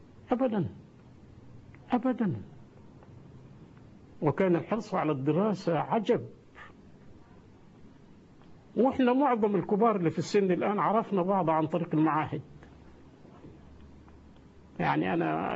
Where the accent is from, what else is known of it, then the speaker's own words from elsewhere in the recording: Asyut Governorate, Egypt; وإحنا من أسيوط